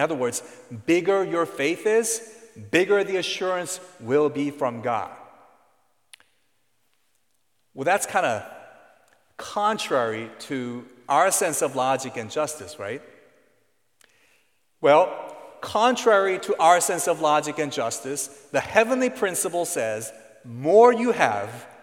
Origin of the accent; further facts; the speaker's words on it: Broadview Heights, Ohio, United States; I'm from Broadview Heights.